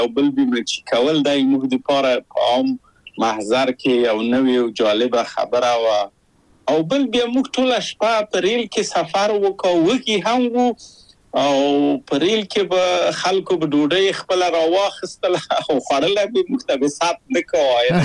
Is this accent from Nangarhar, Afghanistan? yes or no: no; Kabul, Afghanistan; moved away